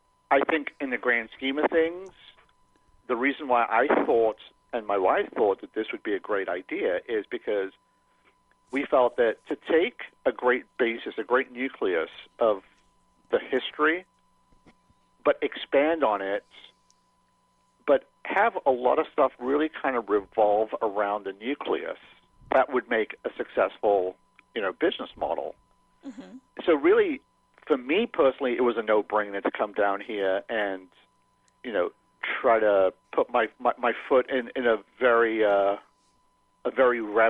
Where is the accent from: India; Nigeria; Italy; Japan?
Nigeria; also born or lived in England / Detroit; now in New Orleans, United States; I was born and raised in West Africa, in Nigeria. Then I lived in England and basically traveled all over Europe. Then I moved to the States, to Detroit.